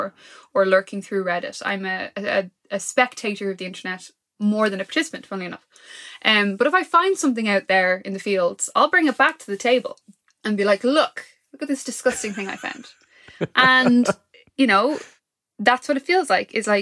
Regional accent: Ireland; I'm like obviously from Ireland. I lived in America for 3 years, but I, you know, I'm largely most of my life in this island.

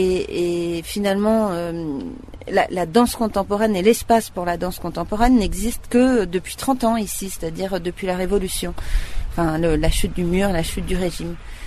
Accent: France; now in Prague, Czechia; C'est-à-dire que c'était déjà un énorme challenge que de faire une place en tant que Française à Prague sur la scène tchèque.

